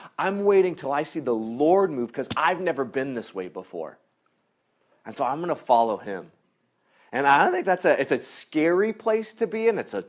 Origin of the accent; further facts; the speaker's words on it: Seattle, Washington, United States; go back home to my hometown in Seattle